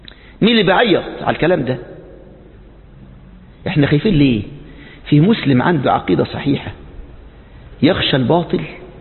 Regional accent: Egypt; العراق ما فيهاش كم العلماء الموجود عندنا في مصر

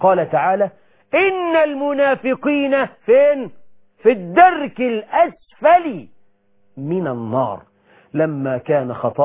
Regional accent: Egypt; بلدنا مصر

